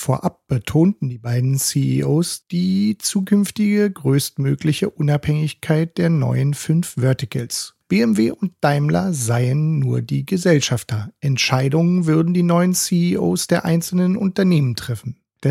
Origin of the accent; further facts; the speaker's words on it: Berlin, Germany; Als Berliner freut mich die Antwort auf die Frage nach dem Warum Berlin besonders.